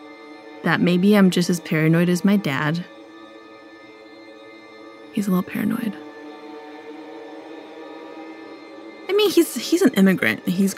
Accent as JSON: {"language": "English", "town": "Los Angeles", "region": "California", "country": "United States", "said": "I can't swim and I'm from Los Angeles."}